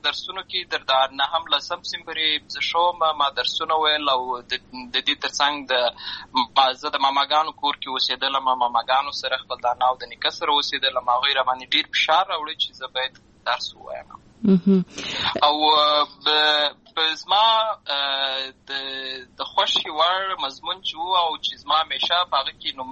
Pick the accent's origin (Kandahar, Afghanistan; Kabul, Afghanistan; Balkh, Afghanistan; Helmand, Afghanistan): Helmand, Afghanistan; Lashkar Gah; زه په اصل کې د وروزګان ولایت یم اما زه په هلمند ولایت لشکرګاه کې پیدا شوی یم اما د لوی سوی یم